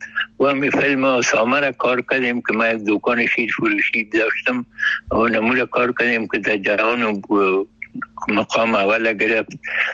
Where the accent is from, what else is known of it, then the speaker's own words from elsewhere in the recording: Kabul, Afghanistan; 44 هستم. دیگه تا بالم دمی شهر خرابات دمی شهر کونی کابل ولایتم هست، مدبوط نایی اول دمی کوچی خرابات بین هنرمند ها تبلو شده، ما تا بالم به حساب هنرمند هستم.